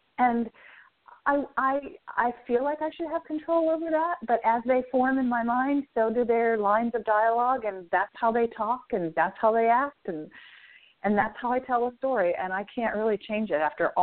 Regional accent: Pennsylvania, United States; also born or lived in Boston; I don't really remember what snow feels like, even though I lived in Boston for years and I grew up in Pennsylvania.

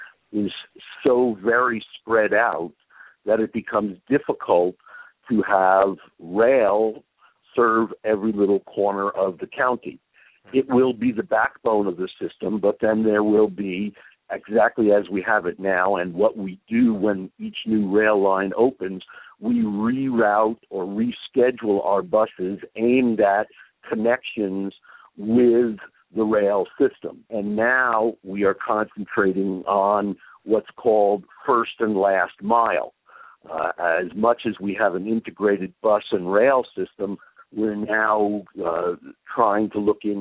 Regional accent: New Jersey, United States; I, too, I'm from New Jersey, and I grew up with an integrated infrastructure of transit and transportation options.

